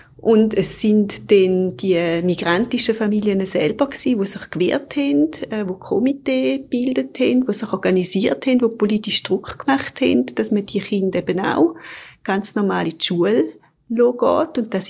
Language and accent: German; Eastern Switzerland, Switzerland; Und ich bin jetzt zum Beispiel in der Ostschweiz aufgewachsen, so in einem Dorf von 3000 Einwohnern. Ich bin auch Ende 70er Jahre auf die Welt gekommen.